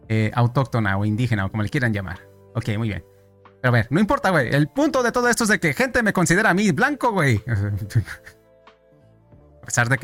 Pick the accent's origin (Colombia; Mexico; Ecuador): Mexico; O sea, yo soy mexicano y me doy cuenta de esto